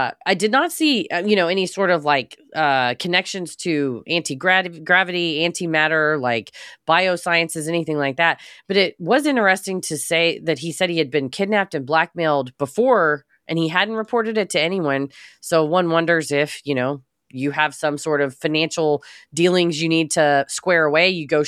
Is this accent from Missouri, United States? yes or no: yes; Missouri, United States; I remembered this case from my home state of Missouri